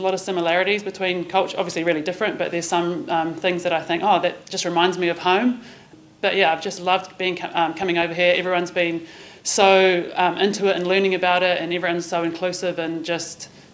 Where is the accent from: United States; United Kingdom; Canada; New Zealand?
New Zealand; first language Maori; English is a second language; now in Australia; I grew up speaking Te Reo Māori and it was my first language. So being able to come over here to Australia and still be able to do these sorts of things, that's really awesome.